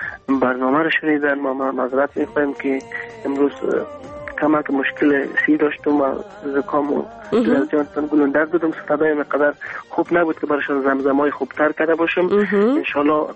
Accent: Afghanistan; از افغانستان هستم

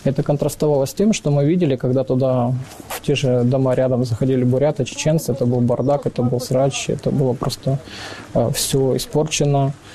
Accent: Khartsyzk, Donetsk Oblast, Ukraine; Я сам родом с Харциска, Донецкой области, в 2014 году.

